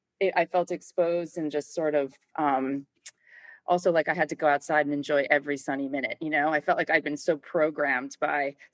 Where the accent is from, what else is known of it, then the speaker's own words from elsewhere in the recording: Maine, United States; but I grew up in Maine where it was like cold and gray and rainy all the time.